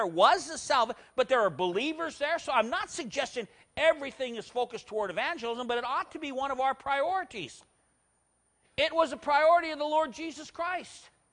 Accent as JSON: {"language": "English", "region": "Montana", "country": "United States", "tie": "born or raised there", "said": "I was raised in Western Montana."}